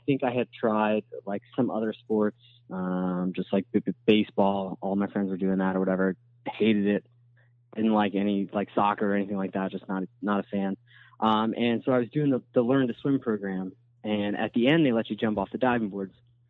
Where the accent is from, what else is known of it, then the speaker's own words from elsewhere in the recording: Ewing, New Jersey, United States; I grew up in Ewing, New Jersey.